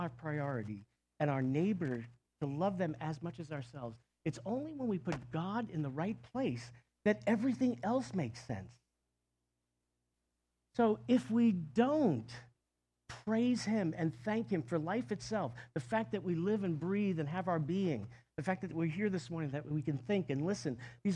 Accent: New York, United States; You know, I come from Long Island. Everybody rakes clams on Long Island.

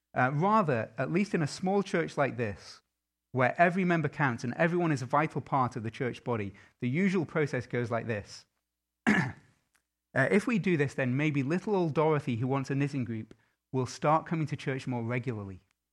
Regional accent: United Kingdom; I stand here as a Brit

